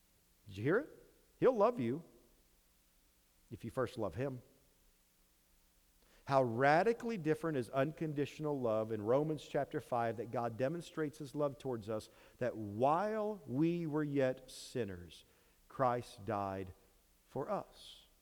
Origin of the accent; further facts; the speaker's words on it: Ohio, United States; I grew up in Ohio. That makes me an Ohio State Buckeye fan.